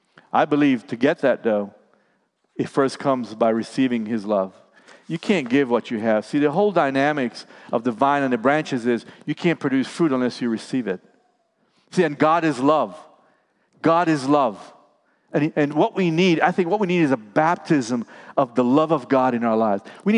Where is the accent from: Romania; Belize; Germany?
Belize; now in United States; When I came from Belize to the U.S., I joined the Marine Corps.